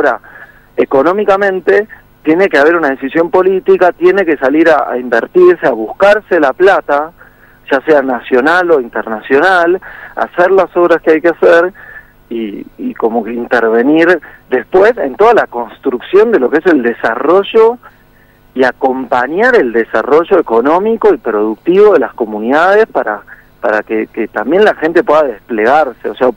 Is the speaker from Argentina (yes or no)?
yes; Argentina; te lo digo como argentino, ¿entendés? Sí. Ni siquiera lo digo desde el lado de Salta, que no me corresponde, porque ni siquiera soy salteño. aunque me sienta parte.